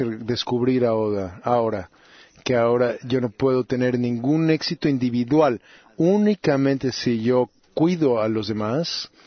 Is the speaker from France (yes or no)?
no; Netherlands; also born or lived in Ivory Coast; Soy de Holanda. Sin embargo, nací en la Costa de Marfil.